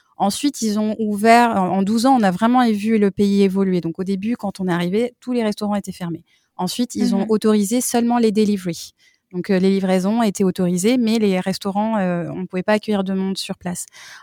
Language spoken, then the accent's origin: French; France; On vient de France, on a grandi en France. Donc, nous, on jeûnait en France. Et c'était pas un pays musulman.